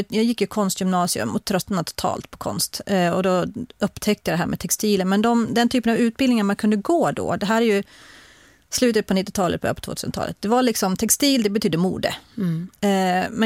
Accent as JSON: {"language": "Swedish", "region": "Dalarna County", "country": "Sweden", "said": "Alltså, jag kommer ju från Dalarna och där är ju dräkter."}